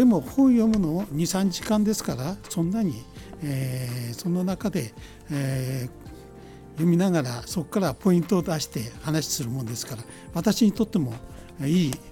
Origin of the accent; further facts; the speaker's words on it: Kushiro, Hokkaido, Japan; also born or lived in Makubetsu; now in Kuriyama, Japan; いや、私は出身は釧路で、勤め先が十勝の幕別町ところが、7年勤めて30歳の時に栗山町に来ました。